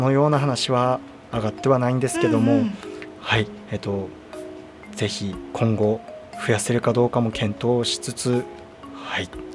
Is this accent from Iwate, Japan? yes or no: yes; Ninohe, Iwate, Japan; はい、そうです。